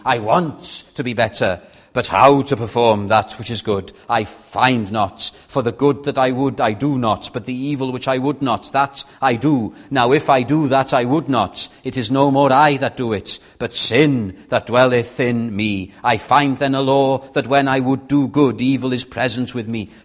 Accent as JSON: {"language": "English", "town": "Llandudno", "region": "Wales", "country": "United Kingdom", "tie": "born or raised there", "said": "I've told you before about the church in my hometown, Llandudno."}